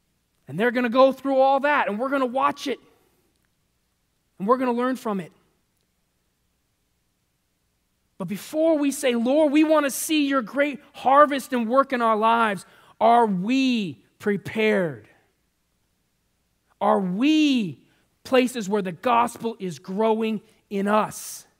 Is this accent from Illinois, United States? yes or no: no; San Diego, California, United States; Use the tiller all the time growing up in San Diego because the land there is hard.